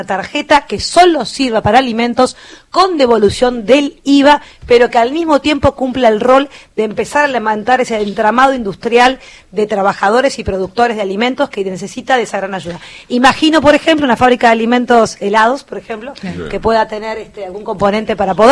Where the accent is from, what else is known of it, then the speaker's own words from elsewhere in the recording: La Plata, Buenos Aires Province, Argentina; Yo vengo de la zona de La Plata